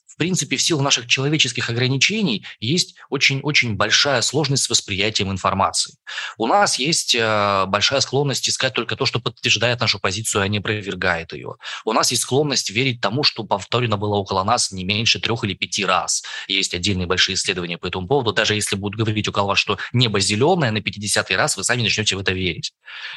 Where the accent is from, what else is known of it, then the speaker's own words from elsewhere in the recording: Siberia, Russia; И то, что мы сибиряки, как мне кажется, ну, это очень хороший повод для эмоциональной привязки.